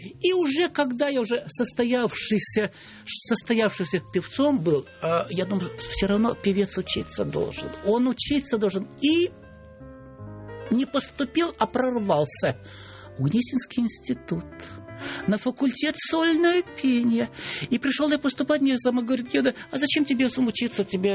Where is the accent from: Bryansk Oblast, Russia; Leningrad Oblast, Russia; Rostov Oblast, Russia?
Bryansk Oblast, Russia; первый раз я приехал из Брянской деревни в ТМИ, эстрадная мастерская